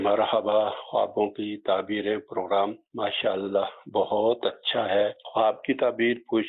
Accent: Khyber Pakhtunkhwa, Pakistan; now in Islamabad, Pakistan; ہمارا گاؤں ہری پور کے مضافات میں ہے اور میں اسلام آباد میں رہتا ہوں.

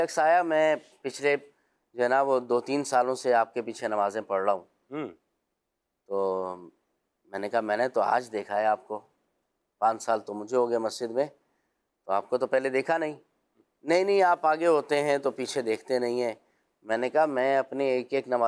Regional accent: Nawabshah, Sindh, Pakistan; میں نے کہا لو پھر تو کوئی مسئلہ ہی نہیں ہے، میں خود نواب شاہ کا ہوں۔

